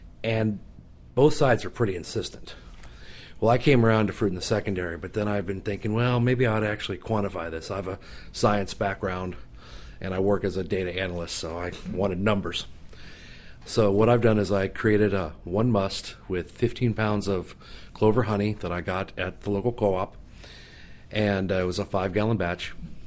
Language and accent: English; Kansas City, United States; now in Seattle, United States; I'm a local guy right here in Seattle. I live right across the lake in Madrona. I'm originally from Kansas City, though.